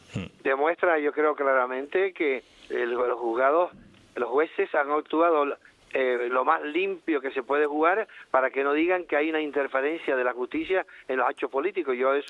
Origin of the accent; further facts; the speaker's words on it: Spain; Y eso lo tengo muy grabado como ciudadano español, no nacionalista, en el sentido de incluido español